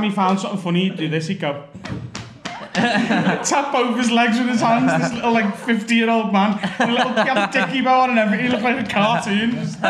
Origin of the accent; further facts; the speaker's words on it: North West England, United Kingdom; accent: Scouse; extra Scouse on top of my already Scouse accent.